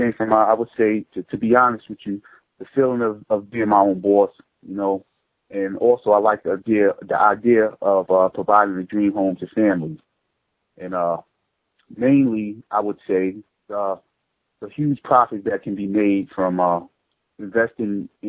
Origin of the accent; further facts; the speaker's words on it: New York City, New York, United States; I'm from New York City. I'm 31 years old